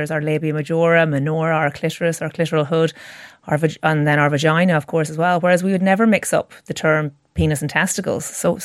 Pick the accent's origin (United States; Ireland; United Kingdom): Ireland; growing up in Catholic Ireland